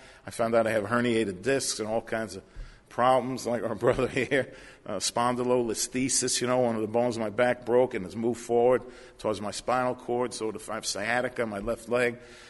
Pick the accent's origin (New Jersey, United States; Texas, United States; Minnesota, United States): New Jersey, United States; I'm from New Jersey. You know, it's a little thick.